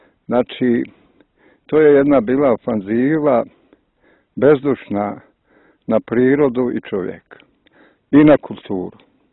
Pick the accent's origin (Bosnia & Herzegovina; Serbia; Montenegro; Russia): Montenegro; Plužine Municipality; ja sam rođen tu, blizu Pivskog oka, bio i moja majka me vodila kao dijete u Pivski manastir na pričešće